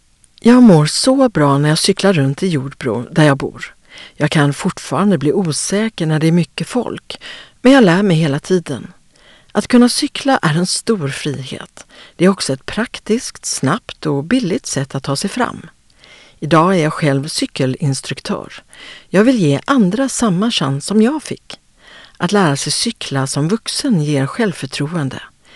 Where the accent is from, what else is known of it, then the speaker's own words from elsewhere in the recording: Côte d’Ivoire; Swedish is a second language; now in Sweden; Jag kom till Sverige från Elfenbenskusten 2009. Jag tyckte att det såg så märkligt ut när vuxna och inte bara barn cyklade här.